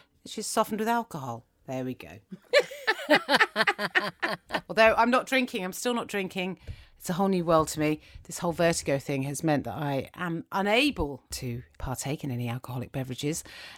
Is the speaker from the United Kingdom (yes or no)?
yes; United Kingdom; I'm British